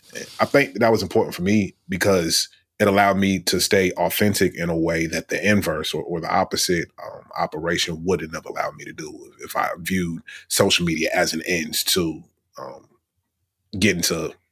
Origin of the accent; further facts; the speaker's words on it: Richmond, Virginia, United States; born or raised there